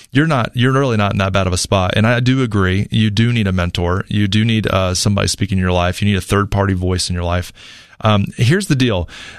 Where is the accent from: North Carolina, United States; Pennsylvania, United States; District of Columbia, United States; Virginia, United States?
North Carolina, United States; Got an email today from Angela from my home state, North Carolina.